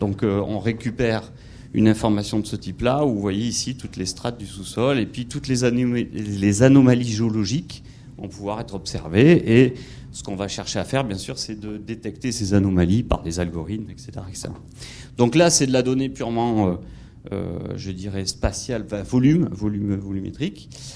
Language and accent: French; Bordeaux, Nouvelle-Aquitaine, France; alors je viens de Bordeaux